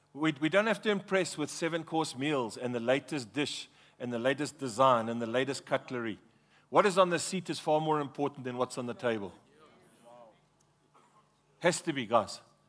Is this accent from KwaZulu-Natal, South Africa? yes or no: yes; Durban, KwaZulu-Natal, South Africa; As my friend that I grew up with in Durban